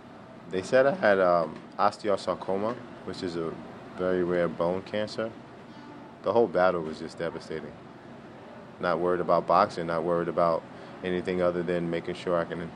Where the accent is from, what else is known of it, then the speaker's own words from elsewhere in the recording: Brooklyn, New York, United States; Obviously, growing up in Brownsville, Brooklyn was one of the toughest neighborhoods that you can possibly grow up in.